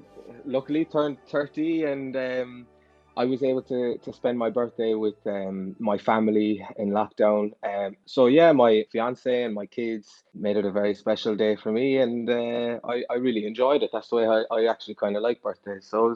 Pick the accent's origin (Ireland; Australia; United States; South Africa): Ireland; Munster; And growing up in Munster, you know how electric the crowds get for those European games.